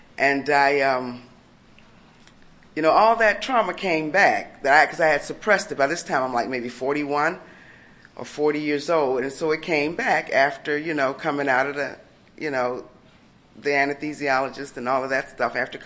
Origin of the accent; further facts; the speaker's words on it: Wisconsin, United States; I'm from Wisconsin. So I went back home